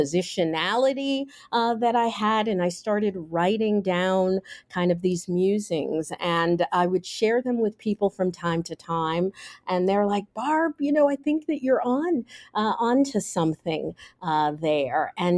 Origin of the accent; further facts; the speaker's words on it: Cincinnati, Ohio, United States; I grew up in Cincinnati, Ohio. My parents were from Alabama, moved there for a better life for us.